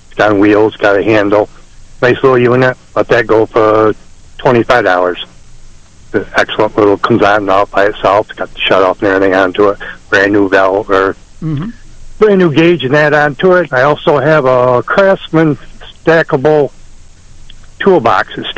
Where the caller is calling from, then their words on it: Warsaw, New York, United States; Calling from Warsaw, New York.